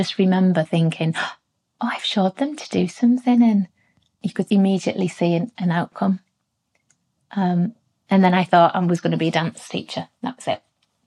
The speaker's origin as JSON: {"language": "English", "town": "Middlesbrough", "region": "North East England", "country": "United Kingdom", "tie": "born or raised there", "said": "I grew up in the east side of Middlesbrough in a council estate called Thorntree."}